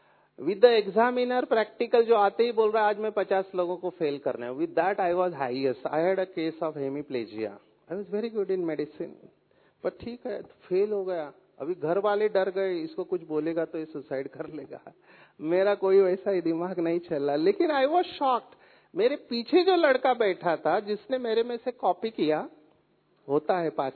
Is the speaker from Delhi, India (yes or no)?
no; Mumbai, Maharashtra, India; first language Marathi; Hindi is a second language; I am from Mumbai. I am born and brought up from a slum area of. मैं झोपड़पट्टी में बड़ा हुआ हूँ. मेरे माँ बाप पढ़े लिखे नहीं है. Till 10th standard I studied in Marathi, which is my mother tongue.